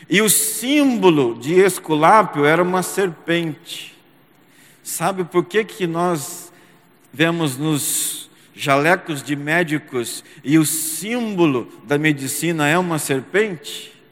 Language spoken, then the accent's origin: Portuguese; São José dos Campos, São Paulo, Brazil; Eu venho de uma região que é assim. São José dos Campos, onde eu nasci, me criei, estudei, me casei, criei os meus filhos e também pastoreei. Está próximo de Aparecida